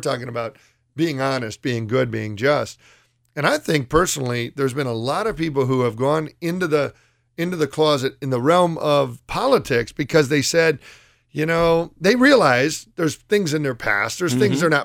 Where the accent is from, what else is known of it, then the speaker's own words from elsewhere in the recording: United States; as a father, as a husband, as a pastor, as an American.